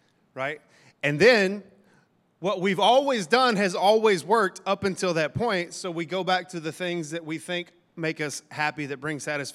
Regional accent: Texas, United States; Of course, listen, we're from Texas, so we understand towns with ridiculously weird names that we can't pronounce, that nobody knows.

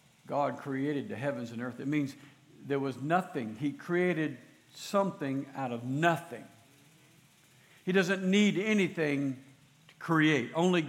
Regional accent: Florida, United States; I'm a pastor. I'm from Florida. I'm starting a new church.

